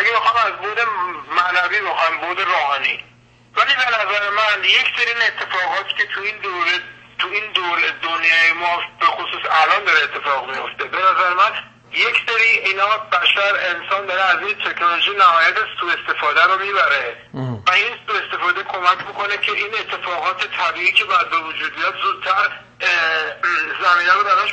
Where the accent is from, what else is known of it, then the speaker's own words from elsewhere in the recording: Iran; به عنوان یه شهروند، به عنوان یه ایرانی